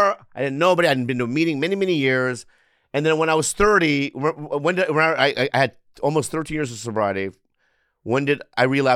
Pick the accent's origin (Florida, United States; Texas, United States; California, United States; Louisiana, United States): California, United States; San Diego; Because I'm from Planet San Diego.